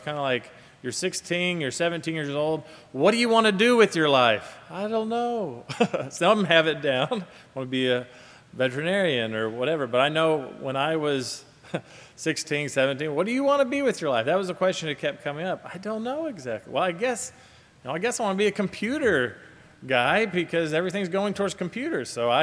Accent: Kentucky, United States; growing up in the Bible Belt in Kentucky, quite a few friends would attend that prayer group

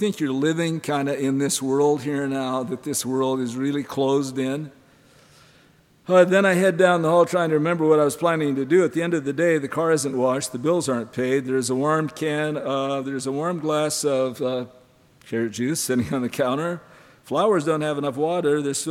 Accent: Montana, United States; Growing up in Montana, I thought when I got up in the morning in the wintertime, it was 42 degrees below zero, I thought the whole world is this way

